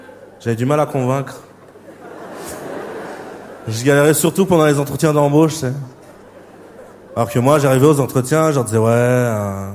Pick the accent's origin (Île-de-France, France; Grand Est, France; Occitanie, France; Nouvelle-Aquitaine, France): Nouvelle-Aquitaine, France; Limoges; je viens de la province, en France, d'une toute petite ville, je viens de Limoges.